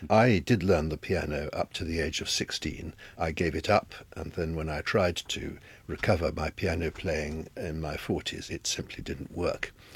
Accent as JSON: {"language": "English", "region": "London", "country": "United Kingdom", "tie": "born or raised there", "said": "I grew up in London"}